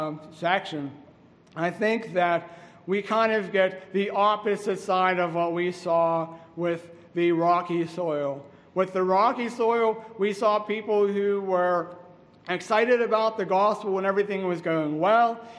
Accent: Pittsburgh, Pennsylvania, United States; also born or lived in Buffalo; and I come from Pittsburgh, Pennsylvania, and that is a huge sports town. I know Buffalo is as well. Actually, several years ago, I lived in the Buffalo area.

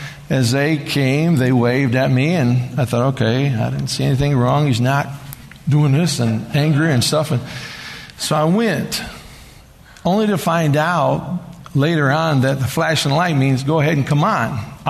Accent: United States; It's probably me because I'm the American, you know.

